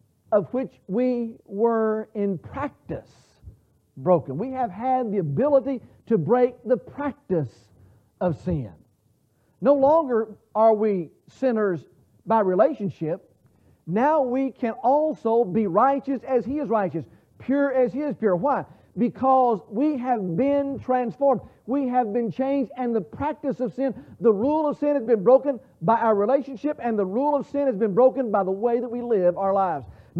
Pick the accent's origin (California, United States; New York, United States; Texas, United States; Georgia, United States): Texas, United States; Dallas; you already know I'm from the Dallas area. And being from the Dallas area, being a Texan, when I was born, and from the time of my earliest memory, I have been